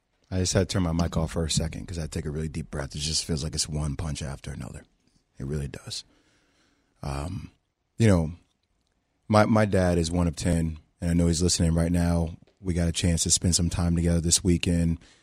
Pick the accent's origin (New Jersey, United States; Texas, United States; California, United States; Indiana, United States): New Jersey, United States; since I've been a little boy, and I grew up in New Jersey, Big East basketball.